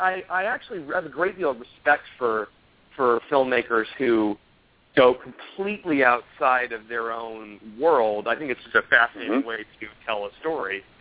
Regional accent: Georgia, United States; when I was a kid growing up in Georgia, we had this house, our family had this house on a lake where I spent all of my summers

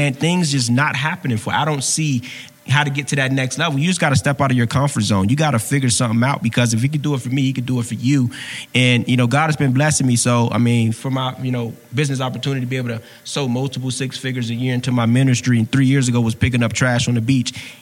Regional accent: Miami, Florida, United States; I mean, I grew up in Liberty City in Miami. If you ever seen First 48, that's the neighborhood they in when they come to Miami.

